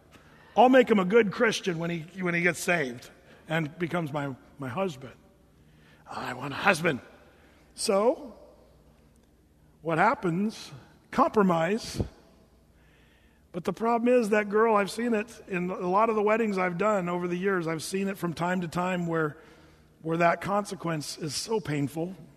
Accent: Oregon, United States; That's where I grew up, Southern Oregon.

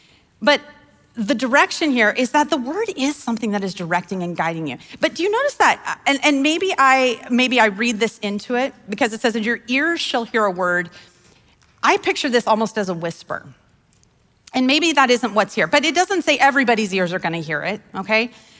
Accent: Wyoming, United States; I grew up on Wyoming on a ranch, and sometimes horses, they just plod.

